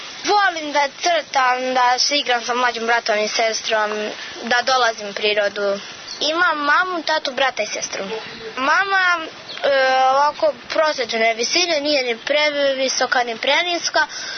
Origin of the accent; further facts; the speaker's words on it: Gornji Milanovac, Šumadija and Western Serbia, Serbia; imam 12 godina, dolazim iz Gornjeg Milanovca